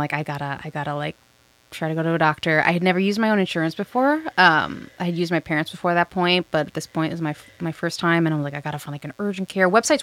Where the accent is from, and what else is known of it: Minnesota, United States